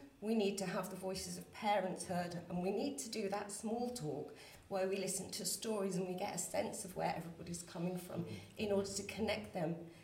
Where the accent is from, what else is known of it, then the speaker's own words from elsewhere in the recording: Manchester, North West England, United Kingdom; My father's African, comes from Ghana. My mum is white. She grew up in Shropshire. I grew up in Moorside in Manchester.